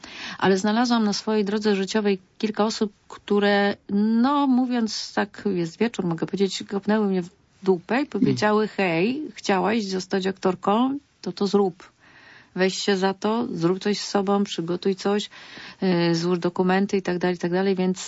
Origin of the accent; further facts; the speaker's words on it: Greater Poland Voivodeship, Poland; accent: Poznań; Że mówię po poznańsku, że nie umiem mówić, że zaciągam, że mam złą dykcję